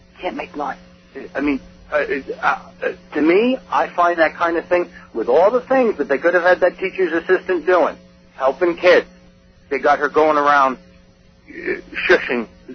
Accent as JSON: {"language": "English", "country": "United States", "tie": "born or raised there", "said": "I taught French and Spanish, and of course I grew up in the American school system."}